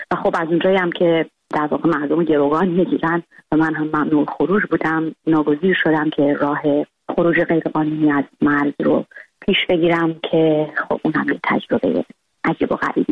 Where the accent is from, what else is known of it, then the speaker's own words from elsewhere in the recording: Iran; moved away as an adult; من بعدها که از ایران اومدم بیرون و در جهان آزاد کار ژورنالیسم رو ادامه دادم